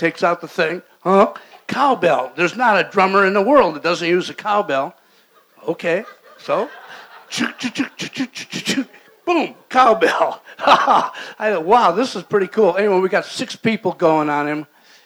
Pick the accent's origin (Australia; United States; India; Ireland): United States; Detroit, Michigan; moved away; I'm from Detroit. Anybody in here from Detroit?